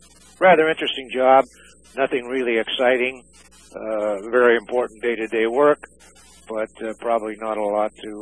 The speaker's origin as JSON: {"language": "English", "region": "Washington", "country": "United States", "said": "my home state of Washington, I'm proud"}